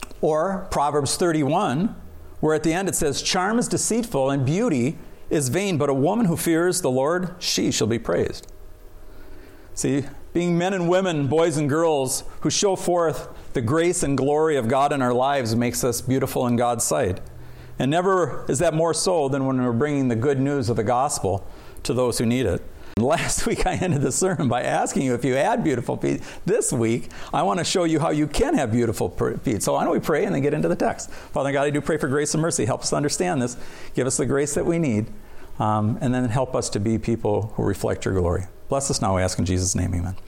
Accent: Minnesota, United States; That reminds me of where I grew up in the Twin Cities.

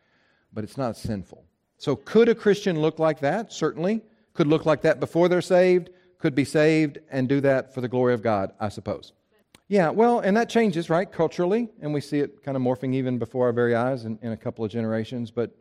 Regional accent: Bible Belt, United States; You know, I grew up here in the Bible Belt.

